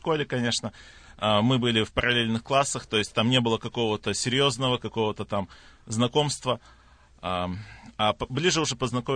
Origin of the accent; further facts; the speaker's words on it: Almaty, Kazakhstan; moved away as an adult; now in Sacramento, United States; Я родился в 1977 году. Родился в Алма-Ате, в Казахстане. И прожил в Казахстане до 1996 года. В 1996 году мы переехали в Америку, в штат Калифорния, в Сакраменто. Я родился в неверующей семье